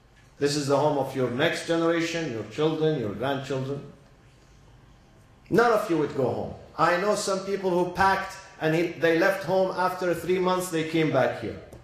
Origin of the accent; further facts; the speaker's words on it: Iraq; now in United States; One of them is to go to my neighbors and tell them I'm here, next door. … I'm from Iraq. Yes, I'm not white, I wear a turban, but I'm an American citizen.